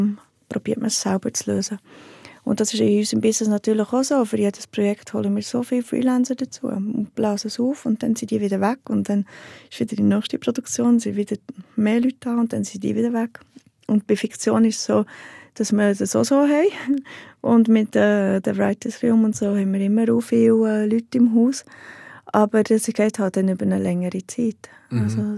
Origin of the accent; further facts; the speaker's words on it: Heiligenschwendi, Bern, Switzerland; also nicht nur ich komme aus Heiligenschwendi